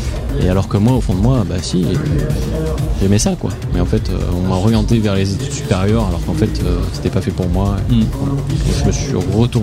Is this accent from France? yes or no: yes; Limoges, Nouvelle-Aquitaine, France; Donc, je suis de Limoges, à côté de Limoges.